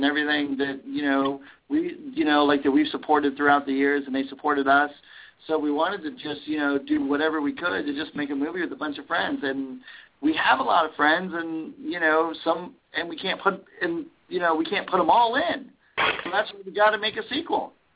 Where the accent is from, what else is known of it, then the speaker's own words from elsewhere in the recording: Florida, United States; also born or lived in Orlando; and I am originally from the Keys and also from Orlando. And, you know, I've never gone back as a producer to make a movie back in Florida